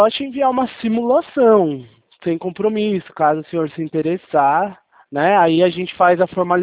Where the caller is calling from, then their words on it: Sorocaba, São Paulo, Brazil; Eu falo de Sorocaba, interior de São Paulo.